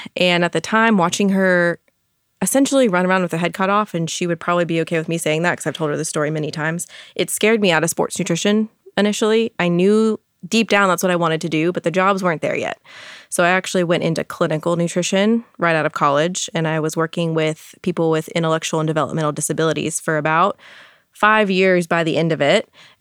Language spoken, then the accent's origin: English; New Braunfels, Texas, United States; so it was in my hometown. I'm from New Braunfels, Texas, and there aren't many dietitians in New Braunfels, Texas.